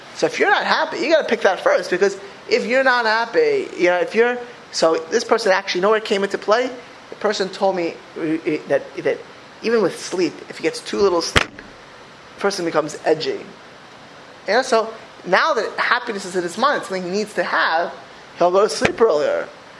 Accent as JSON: {"language": "English", "region": "California", "country": "United States", "said": "This is just I'm from the Bay Area."}